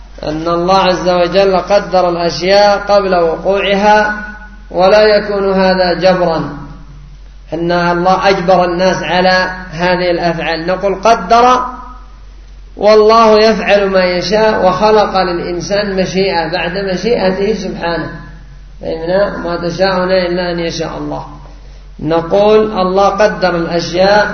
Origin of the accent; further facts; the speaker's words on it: Yemen; هذا رد على الآن القدرية عندنا في اليمن